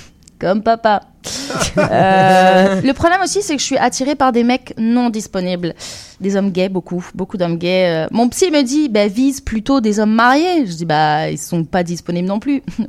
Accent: France; je suis humoriste, je suis française.

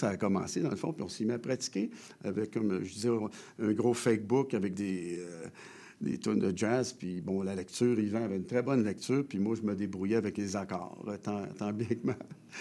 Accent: Montreal, Quebec, Canada; on est deux gars de Hansik, on est de Montréal

